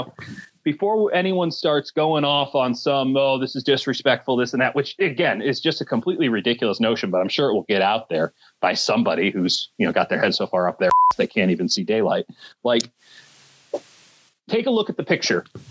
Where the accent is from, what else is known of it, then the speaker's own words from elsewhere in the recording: Chicago, Illinois, United States; Like, Obama means something to me as an American. He means something to me as a Chicagoan.